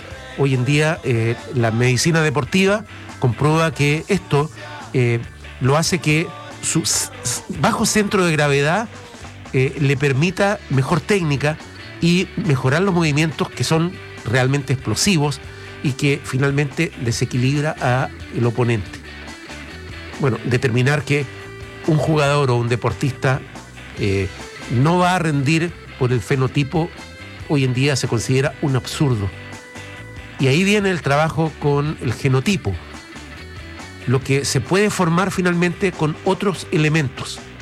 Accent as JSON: {"language": "Spanish", "country": "Chile", "said": "cómo somos los chilenos"}